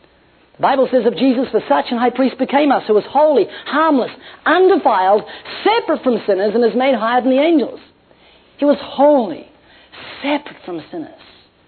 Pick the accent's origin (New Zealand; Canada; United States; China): New Zealand; I'm from New Zealand.